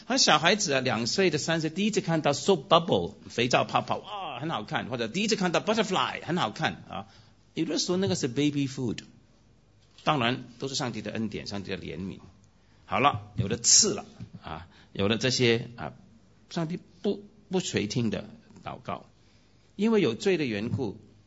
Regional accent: Hong Kong; 我从小唱这些诗歌的我们香港呢是喝这种奶水长大的

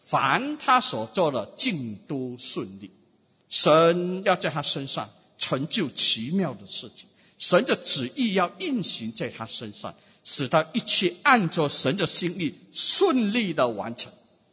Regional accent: Singapore; 很多时候我们新加坡人会很喜欢一句话叫做赢赢 win win

